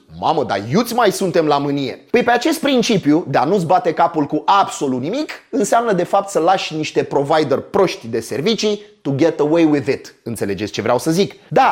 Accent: Romania; Sunt român până în măduva oaselor

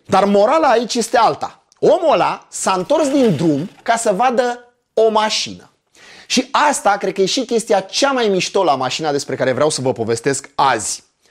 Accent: Romania; Ca un român suspicios ce sunt

